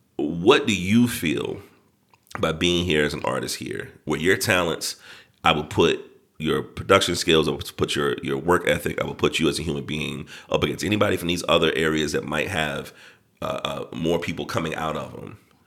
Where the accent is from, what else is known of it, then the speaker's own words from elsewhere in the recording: Colombia; So I'm born and bred in Colombia